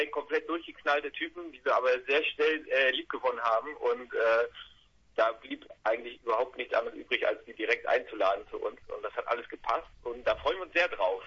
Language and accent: German; Rostock, Mecklenburg-Vorpommern, Germany; In meine Heimat.